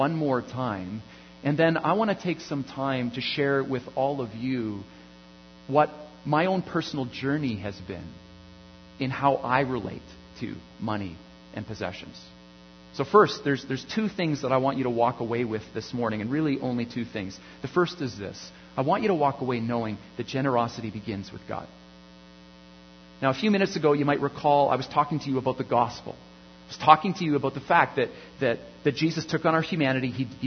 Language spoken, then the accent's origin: English; Canada; I'm a Canadian, been born and raised in Canada. I don't know any other nation, really.